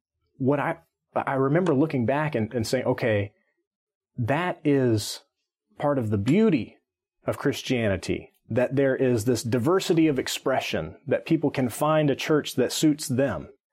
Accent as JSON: {"language": "English", "town": "Birmingham", "region": "Alabama", "country": "United States", "tie": "born or raised there", "said": "growing up in Birmingham, there's tons of different denominations. And within Protestantism, there wasn't much thought given to it. It's just like, okay, I've grown up Southern Baptist"}